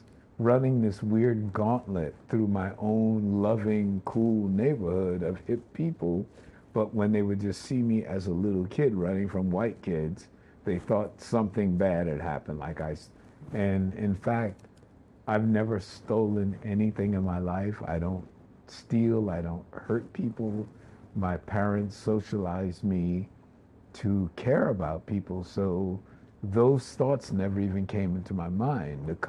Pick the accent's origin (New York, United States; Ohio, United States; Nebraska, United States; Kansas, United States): New York, United States; New York City; English is a second language; because I grew up in Greenwich Village in the Lower East Side, that these programs basically existed to help European immigrants assimilate into American society. So part of that assimilation was learning English and music and stuff. I learned English.